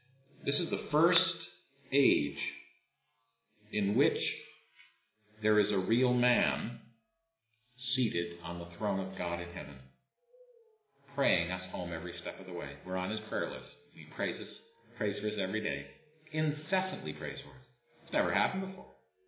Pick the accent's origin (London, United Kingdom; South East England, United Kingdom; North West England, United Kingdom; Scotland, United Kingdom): Scotland, United Kingdom; Mister, I'm a Scotsman. Long line of Scotsmen.